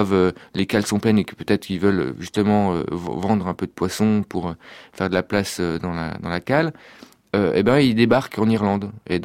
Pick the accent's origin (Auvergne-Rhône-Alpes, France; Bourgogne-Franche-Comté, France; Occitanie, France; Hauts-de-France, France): Bourgogne-Franche-Comté, France; Moi, je suis un terrien, je viens de Franche-Comté, donc j'ai grandi très loin de la mer.